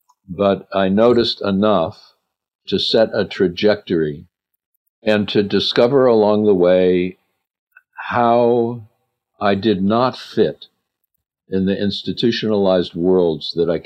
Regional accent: Cleveland, Ohio, United States; I grew up in Cleveland, Ohio, which explains a lot of things.

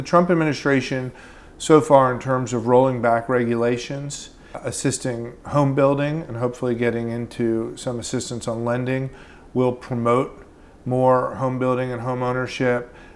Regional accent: Baltimore, Maryland, United States; So I grew up in Baltimore, which is a great old city that's seen better days, but it's still a port city

